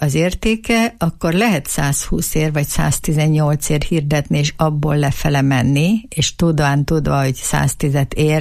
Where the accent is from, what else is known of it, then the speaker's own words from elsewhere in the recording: Budapest, Hungary; born there; now in Eger, Hungary; én nagy híve vagyok Egernek, pedig nem itt születtem, hanem Budapesten.